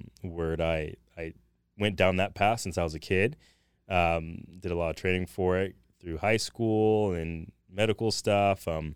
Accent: Thousand Oaks, California, United States; I grew up in California, raised in Thousand Oaks. I was raised in a single parent home with my mom, and I was one out of five kids.

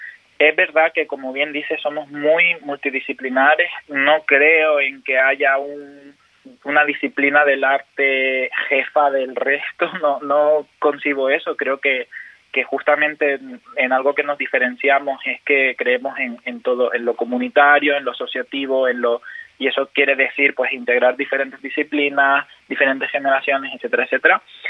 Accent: Canary Islands, Spain; somos canarias, somos una identidad, somos un contexto, somos una historia

